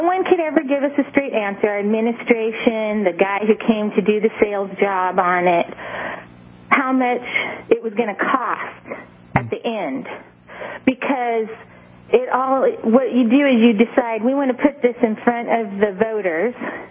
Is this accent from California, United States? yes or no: yes; California, United States; I am from Northern California.